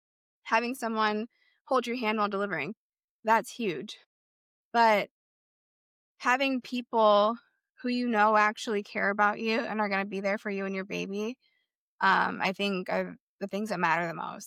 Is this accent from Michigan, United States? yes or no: yes; Michigan, United States; moved away as an adult; now in Ohio, United States; because I am from Michigan. I moved to Ohio, you know, 8+ years ago with an ex